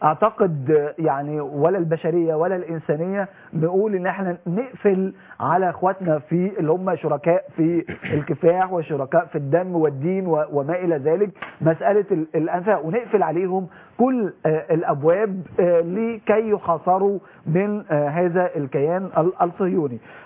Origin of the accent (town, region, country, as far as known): Egypt